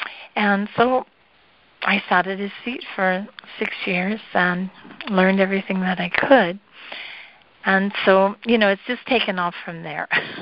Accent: Malibu, California, United States; growing up in Malibu was, of course, a great privilege, and it was not really wonderful to be growing up in the country, countryside, you know, where we were surfing every day.

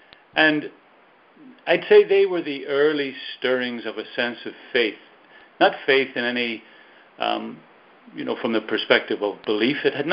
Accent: Belfast, Northern Ireland, United Kingdom; You can hear from my accent that I'm from Ireland, maybe. From Belfast, actually, a place of conflict for many, many, many years. I grew up in the midst of it. But I also grew up in on the outskirts of Belfast, which is actually a beautiful city

